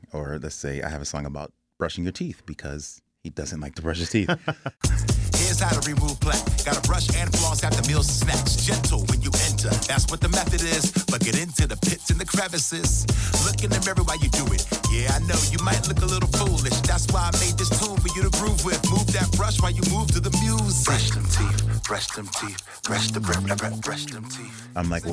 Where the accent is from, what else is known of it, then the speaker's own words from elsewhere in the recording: Philadelphia, Pennsylvania, United States; And me growing up in Philadelphia, we didn't have a treehouse.